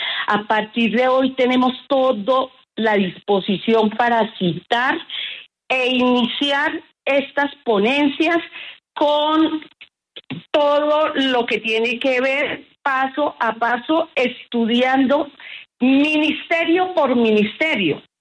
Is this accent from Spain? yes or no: no; Colombia; Somos colombianos y sentimos y somos solidarios en el momento que está pasando de alguna forma en el país.